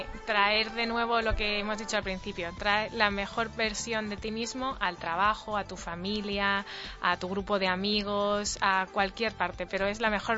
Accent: Spain; nosotros, al ser españoles, normalmente cuando vamos por ahí, nos miran siempre como estos españoles que saben bailar sevillanas, torear, echarse la siesta y hacer fiesta

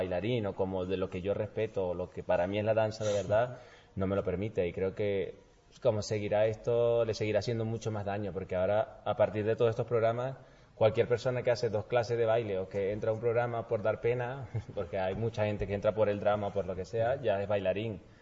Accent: Venezuela; moved away as an adult; now in Spain; soy venezolano, que tengo ya aquí 6 años en España

